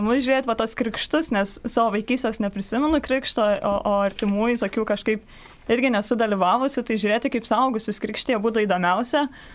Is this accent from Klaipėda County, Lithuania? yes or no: yes; Klaipėda County, Lithuania; kadangi esu iš Pamario, tai jokios mėsos